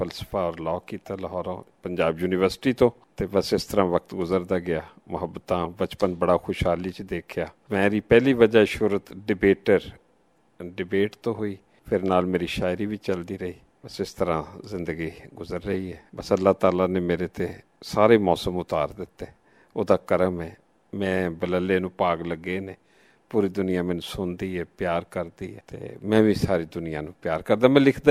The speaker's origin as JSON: {"language": "Punjabi", "town": "Faisalabad", "region": "Punjab", "country": "Pakistan", "tie": "born or raised there", "said": "ਬਸ ਮੇਰੀ ਜੰਮਪਲ ਅਤੇ ਫੈਸਲਾਬਾਦ ਦੀ ਹੈ, ਅਤੇ ਮੇਰੇ ਵਾਲਦੈਨ ਹੁਸ਼ਿਆਰਪੁਰ ਇੰਡੀਆ ਤੋਂ ਆਏ ਸੀ ਫੈਸਲਾਬਾਦ, ਉੱਥੇ ਮੈਂ ਪੈਦਾ ਹੋਇਆ"}